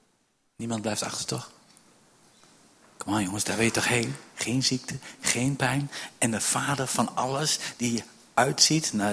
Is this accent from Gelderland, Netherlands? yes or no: yes; Rurlo, Gelderland, Netherlands; En ik kom hier echt uit de buurt, ik kom uit Reurlen.